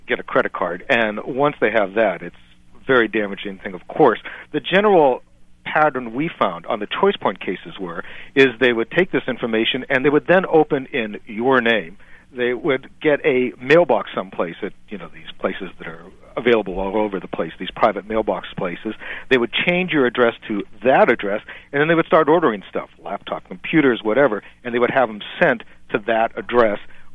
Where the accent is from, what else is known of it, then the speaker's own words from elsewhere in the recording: California, United States; the only law that speaks to that is in my home state here of California.